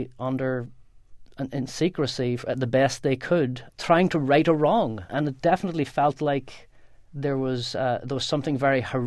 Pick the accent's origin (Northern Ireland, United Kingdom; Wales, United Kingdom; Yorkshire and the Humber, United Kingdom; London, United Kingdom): Northern Ireland, United Kingdom; And that just sort of compounded my sense of alienation growing up in Northern Ireland.